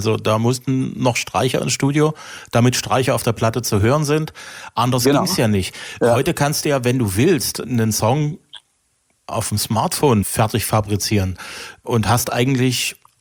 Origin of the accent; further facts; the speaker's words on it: East Germany, Germany; also ich komme ja aus der Osthälfte des Landes